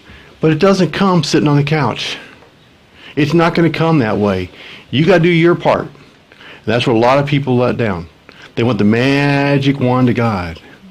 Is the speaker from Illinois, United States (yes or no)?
yes; Illinois, United States; Now, as most of you know, I come from Abraham Lincoln's hometown.